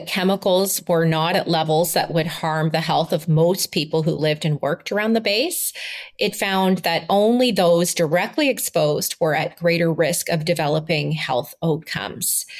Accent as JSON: {"language": "English", "country": "Canada", "said": "what, of course, interested me as a Canadian, as the Atlantic reporter."}